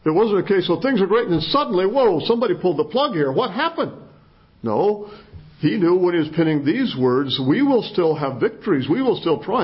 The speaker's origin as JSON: {"language": "English", "region": "Pacific Northwest", "country": "United States", "said": "I'm from the Pacific Northwest, if you don't know that."}